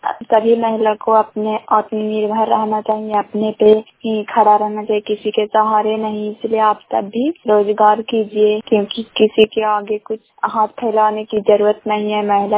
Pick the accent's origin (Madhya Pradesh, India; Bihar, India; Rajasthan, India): Bihar, India; ग्राम शाम एंजार शाम सरखंड क्राइबसराय जिला नालंदा के निवासी हूँ।